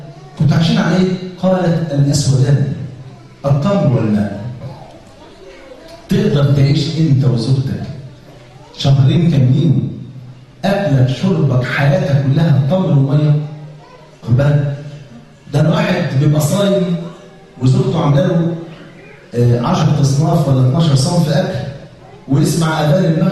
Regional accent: Egypt; وبعدين لقى واحد كده من بيسموه عندنا في مصر من منافيخ

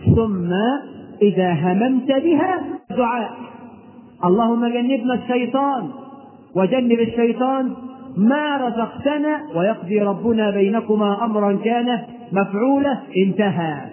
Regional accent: Egypt; الخطوبه بقى عندنا في مصر بيعملوا الفرح على اربع مراحل

